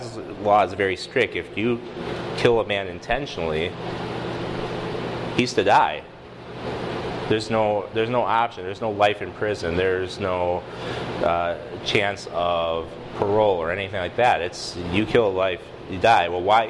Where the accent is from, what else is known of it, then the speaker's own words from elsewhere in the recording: Wisconsin, United States; Yeah, I grew up in Wisconsin. Wisconsin doesn't.